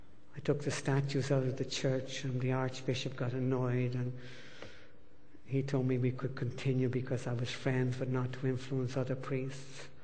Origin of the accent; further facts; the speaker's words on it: Ireland; And I'm Irish, so I began to drink even more heavily than the Irish normally do.